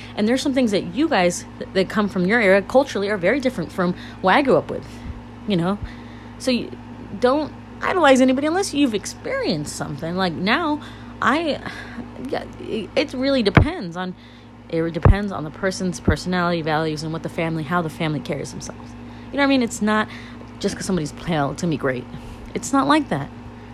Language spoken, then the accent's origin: English; California, United States; I grew up in Orange County, which I did. And I went to school in Fullerton, it was Yorba Linda, Brea area.